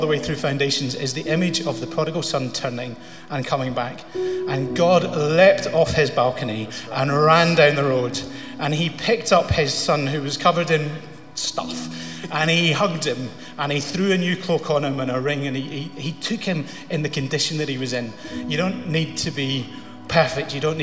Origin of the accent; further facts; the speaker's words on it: Scotland, United Kingdom; I'm Scottish, and that's important because I'm quite conservative.